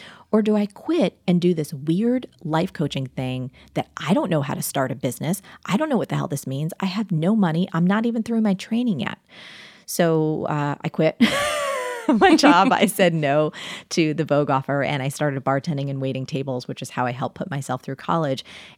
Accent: New Jersey, United States; born or raised there

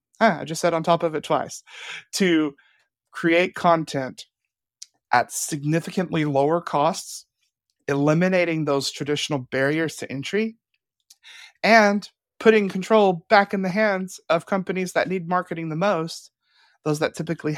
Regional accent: Lubbock, Texas, United States; So I grew up in Lubbock, Texas. Texas Panhandle, great town.

